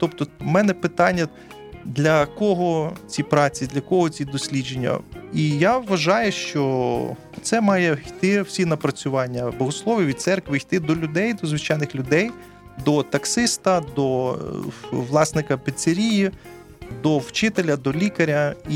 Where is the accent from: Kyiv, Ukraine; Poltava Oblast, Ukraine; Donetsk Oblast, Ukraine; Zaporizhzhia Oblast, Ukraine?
Kyiv, Ukraine; я киянин, я тут народився